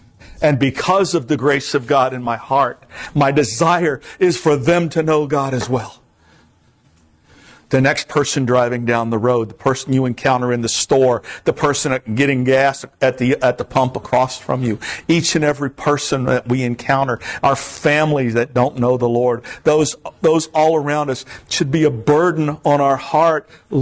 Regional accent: Florida, United States; I certainly would not have picked going to Vermont. I'm from Florida.

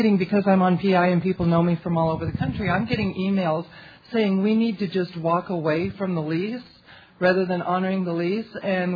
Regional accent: Portland, Oregon, United States; I'm an addict from Portland, Oregon.

